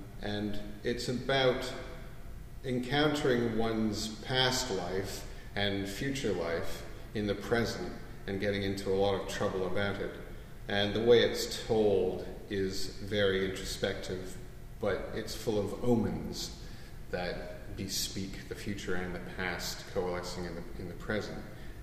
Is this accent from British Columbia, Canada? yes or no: no; Guelph, Ontario, Canada; also born or lived in United Kingdom; And I came back in 2011 to my hometown, Guelph, and basically transferring my skills to my local setting.